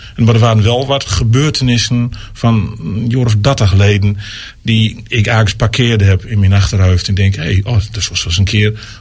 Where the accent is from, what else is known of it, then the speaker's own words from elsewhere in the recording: Ter Apel, Groningen, Netherlands; Ik kom uit Troppel